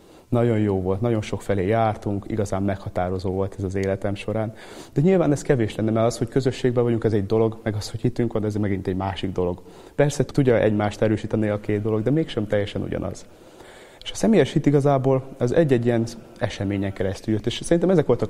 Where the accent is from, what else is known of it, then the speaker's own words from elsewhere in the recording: Szigetszentmiklós, Pest, Hungary; Én Szigetszent Miklósról származom, és igazából a családunk mindig ott élt, tehát amikor én már megszülettem, akkor mindig is ott laktunk mindannyian, és hát ott nevelkedtem fel, ott jártam általános iskolába, ott jártam gimnáziumba, ott is érettségiztem